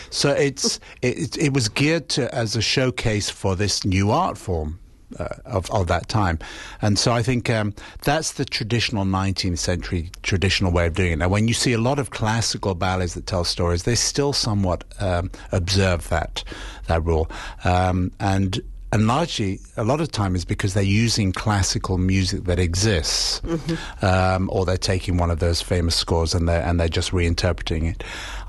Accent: England, United Kingdom; And that's part of growing up in England.

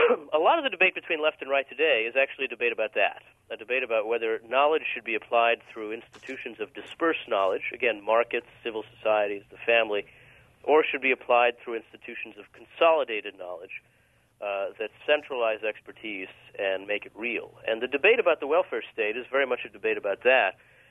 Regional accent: United States; You know, I'm an American, and I think that there's very little place for monarchy in a free society.

